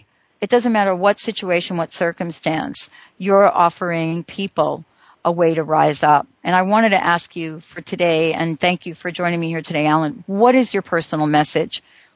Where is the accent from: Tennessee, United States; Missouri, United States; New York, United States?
New York, United States; I'm from New York. You're from New York.